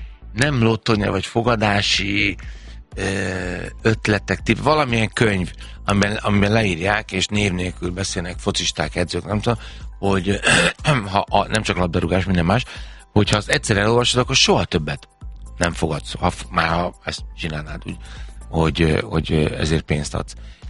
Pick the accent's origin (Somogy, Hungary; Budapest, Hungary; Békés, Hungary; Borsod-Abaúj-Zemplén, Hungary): Budapest, Hungary; Zugló; És úgy mondom, hogy én Zuglói vagyok